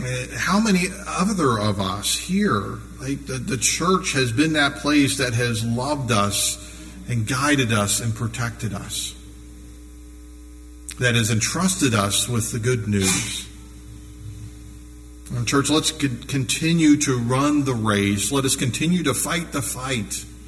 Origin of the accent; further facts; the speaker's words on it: Erie, Pennsylvania, United States; all these names that taught me as I was growing up in Trinity United Methodist Church up in Erie, Pennsylvania.